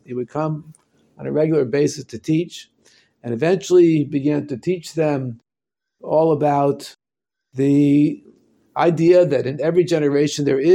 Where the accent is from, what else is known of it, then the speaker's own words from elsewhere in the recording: Israel; English is a second language; it turned out that since I'm from Israel, I can read Hebrew.